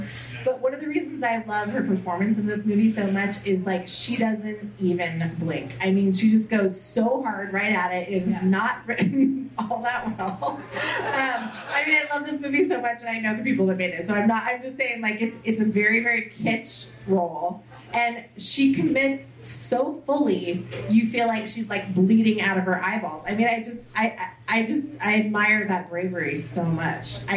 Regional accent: Santa Barbara, California, United States; I grew up in Santa Barbara, and it was, like, just living in a postcard.

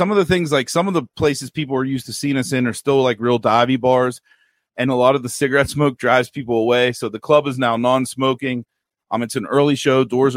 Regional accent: Dormont, Pennsylvania, United States; We're from Joe and I are from Dormont

